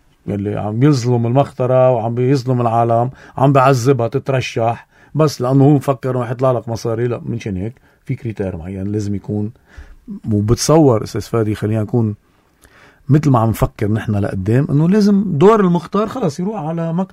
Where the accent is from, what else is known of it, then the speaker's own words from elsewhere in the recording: Syria; أنا سوري على الكلمة